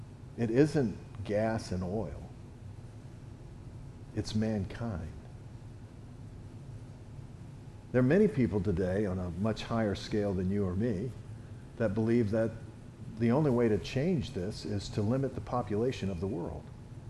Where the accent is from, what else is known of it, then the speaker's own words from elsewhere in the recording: the South, United States; I was born and raised in the South, everything in the South wants to suck your blood.